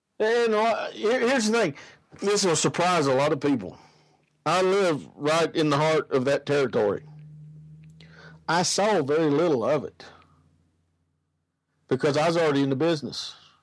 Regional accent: Tennessee, United States; I'm a Tennessee boy. I'm an Appalachian boy.

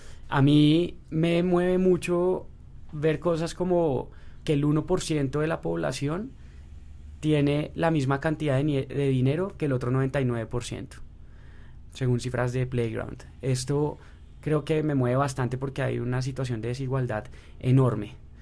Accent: Colombia; estoy seguro que nosotros como colombianos comenzaremos a apoyar esto.

